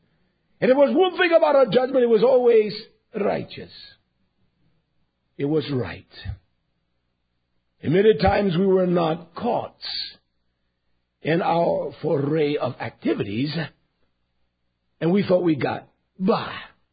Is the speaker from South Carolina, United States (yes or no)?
yes; South Carolina, United States; I was raised in South Carolina, my earliest youthful days.